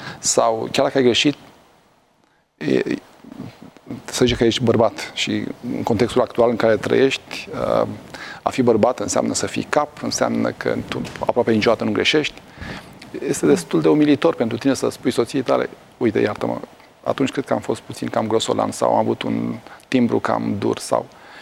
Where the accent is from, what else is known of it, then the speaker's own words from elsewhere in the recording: Romania; Asta suntem. Suntem înclinați spre negativisme, mai ales ca români.